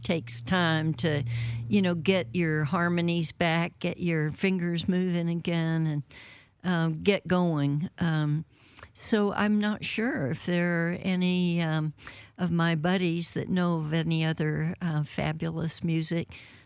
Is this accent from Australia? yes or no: no; Ireland; This is, of course, St. Patrick's Day week, and being Irish, that's my national holiday